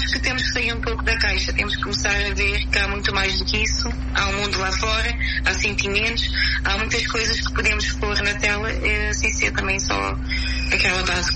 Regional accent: Cape Verde; porque eu sou cabo-verdiana

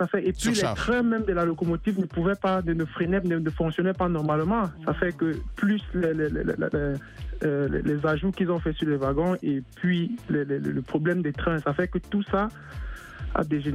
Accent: Cameroon; now in London, United Kingdom; Oui, je suis camerounais d'origine et de nationalité.

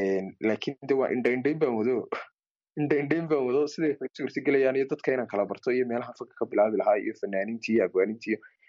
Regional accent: Erigavo, Sanaag, Somalia; Waxaana ka yimi gobolka Sanaag, gaar ahaan magaalada Cirigaabo. Marka waan ka yar lahja duwanaa fanaaniinta dadkaan isku baranay, aan fanka isku baranay.

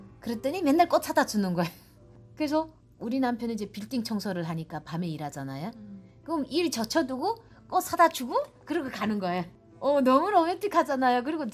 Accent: North Korea; now in United States

